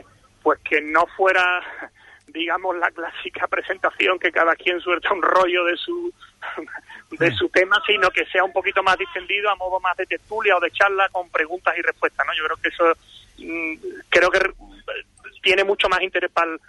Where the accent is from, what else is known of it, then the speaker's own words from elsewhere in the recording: Seville, Andalusia, Spain; obviamente pues es bastante subjetivo porque soy de Sevilla, somos de Sevilla